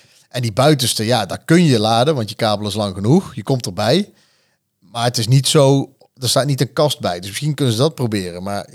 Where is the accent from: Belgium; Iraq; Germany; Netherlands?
Germany; Dutch is a second language; Nee, in Duitsland, waar ik ben opgegroeid, daar kunnen mensen ook gewoon auto rijden.